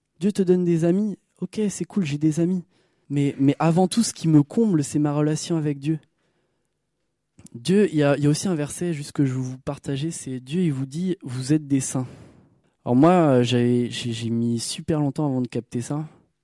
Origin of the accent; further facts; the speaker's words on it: France; Moi, je suis français, donc j'ai la nationalité française.